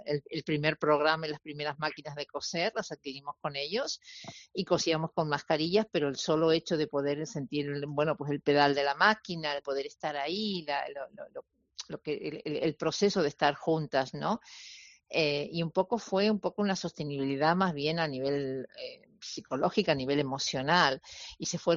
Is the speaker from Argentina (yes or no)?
yes; Argentina; Yo soy una argentina de pura cepa